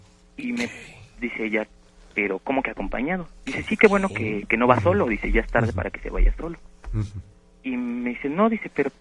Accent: Tulancingo, Hidalgo, Mexico; Hace como unos 5 años, yo soy originario de Tulancingo.

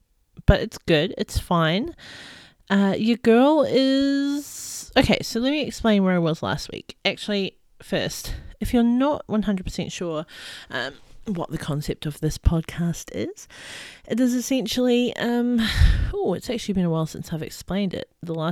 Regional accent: New Zealand; now in Australia; I am a Kiwi or from New Zealand and I'm living in Australia. I'm living in the land of female royalty, Queensland.

